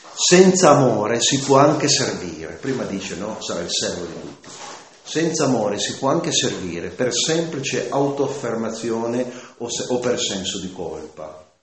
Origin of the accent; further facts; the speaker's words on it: Abruzzo, Italy; io sono stato tanti anni in Abruzzo, mia terra nativa